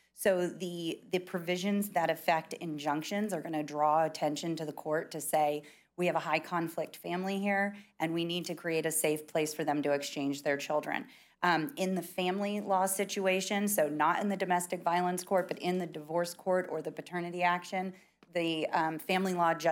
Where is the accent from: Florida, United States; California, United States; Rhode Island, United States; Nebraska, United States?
Florida, United States; And Representative Roth, I'm from Palm Beach County, had the same concerns you did.